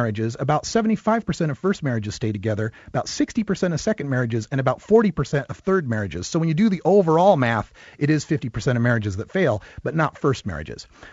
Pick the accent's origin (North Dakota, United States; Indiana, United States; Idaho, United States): Idaho, United States; And I heard this a lot growing up in Idaho, right?